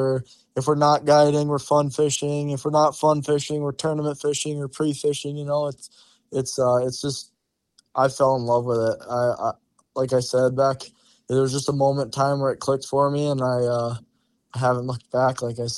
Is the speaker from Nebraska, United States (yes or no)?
no; Okaska, South Dakota, United States; I'm from Okaska, South Dakota.